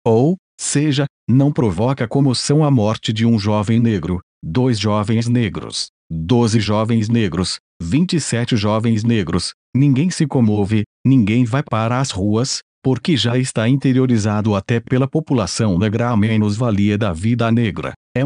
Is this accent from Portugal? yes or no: no; Angola; o preto, eu, vinha de Angola.